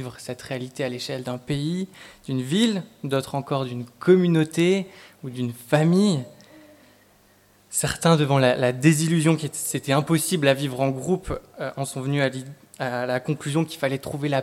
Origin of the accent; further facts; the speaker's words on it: Beauvallon, Auvergne-Rhône-Alpes, France; Mais nous venons ce matin de Beauvallon, un petit village pas loin d'ici, dans lequel j'ai grandi.